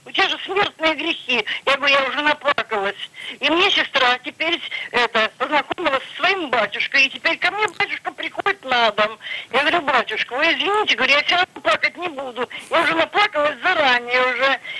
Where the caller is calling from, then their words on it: Saint Petersburg, Russia; Я из Санкт-Петербурга я звоню.